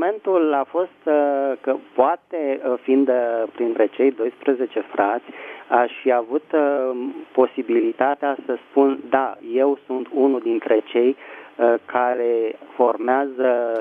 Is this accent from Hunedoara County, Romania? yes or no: no; Bucharest, Romania; din București.